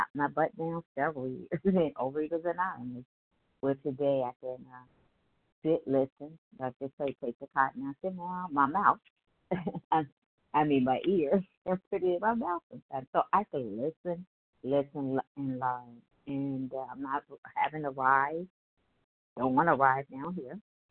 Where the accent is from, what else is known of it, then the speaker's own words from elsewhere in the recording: Ohio, United States; I am from Ohio.